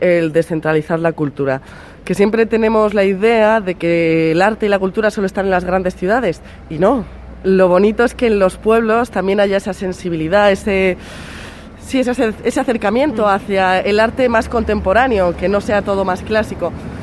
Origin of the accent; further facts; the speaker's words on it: Burgos, Castile and León, Spain; now in Granada, Spain; Sí, soy de Burgos, pero llevo años viviendo en Granada.